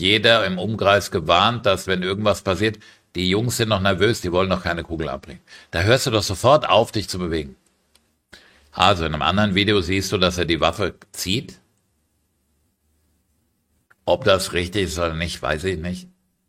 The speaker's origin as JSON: {"language": "German", "country": "Germany", "lives_now": "Cyprus", "said": "weil ich bin ja Deutscher."}